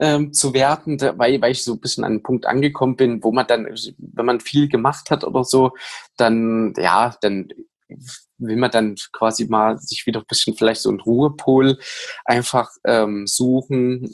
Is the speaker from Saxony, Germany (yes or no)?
yes; Saxony, Germany; Aus der Nähe von Dresden.